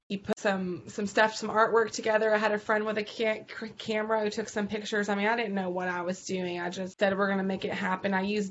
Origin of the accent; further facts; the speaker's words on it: Gulfport, Mississippi, United States; And I'm from originally like Gulfport, Biloxi, Mississippi area, the Gulf Coast. Really close to, like, it's in between New Orleans and Mobile, Alabama